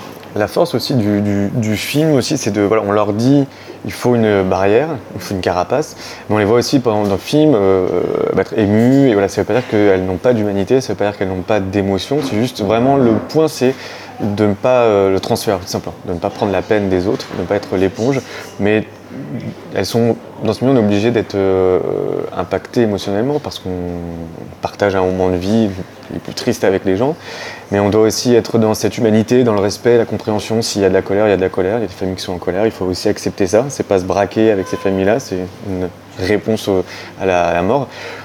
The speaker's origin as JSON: {"language": "French", "region": "Pays de la Loire", "country": "France", "said": "Je suis originaire de Vendée, donc je me suis dit, c'est plus simple, même financièrement pour le producteur. J'ai la famille là-bas"}